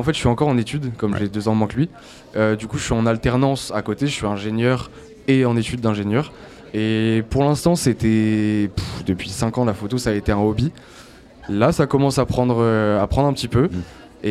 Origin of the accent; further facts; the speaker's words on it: Brest, Brittany, France; Moi, je viens de Brest